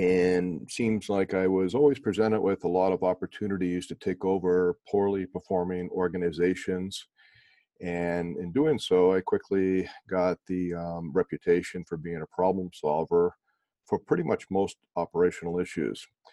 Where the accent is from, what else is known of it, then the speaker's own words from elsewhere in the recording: Boston, Massachusetts, United States; I grew up in the Boston area.